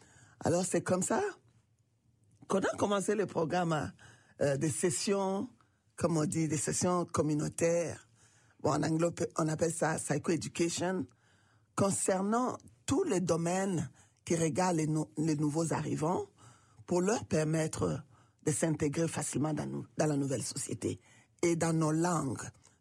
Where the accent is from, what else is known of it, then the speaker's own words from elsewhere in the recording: DR Congo; je suis de la RDC. Je parle le swahili, je parle le lingala, je parle aussi le portugais.